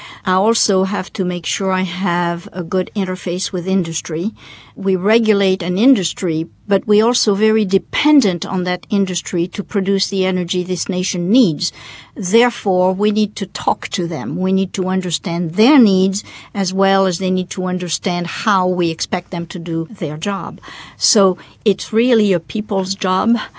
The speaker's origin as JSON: {"language": "English", "region": "Wyoming", "country": "United States", "said": "I served the governor of my home state of Wyoming."}